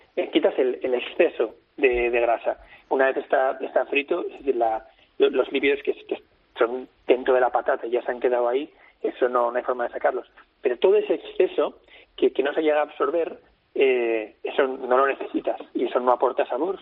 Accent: Bilbao, Basque Country, Spain; De Bilbao.

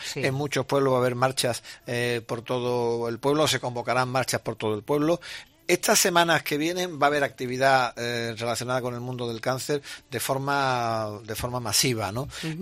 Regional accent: Seville, Andalusia, Spain; ¿Y qué te voy a decir yo de mi ciudad y de mi provincia? Claro que somos solidarios, muy solidarios.

